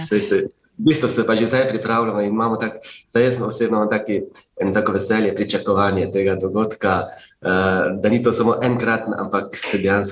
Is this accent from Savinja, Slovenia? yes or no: yes; Sladka Gora, Savinja, Slovenia; ker izhajamo iz Sladke Gore